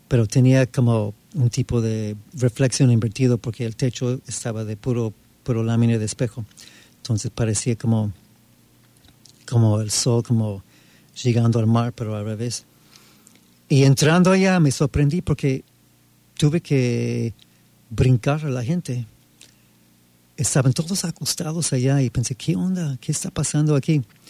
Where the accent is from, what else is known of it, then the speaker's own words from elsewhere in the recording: Montana, United States; Spanish is a second language; Crecí en Montana, en el estado de Montana, en los Estados Unidos.